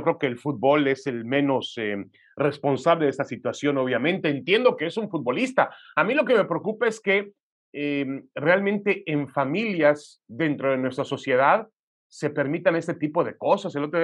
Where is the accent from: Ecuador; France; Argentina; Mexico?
Mexico; en toda esta guerra que afrontamos como mexicanos